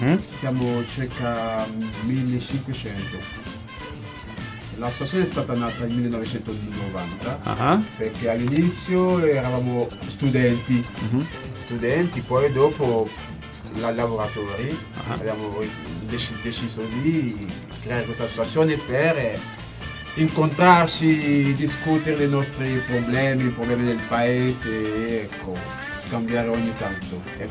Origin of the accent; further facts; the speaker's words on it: Côte d’Ivoire; Italian is a second language; now in Perugia, Italy; Sono della Costa d'Avorio.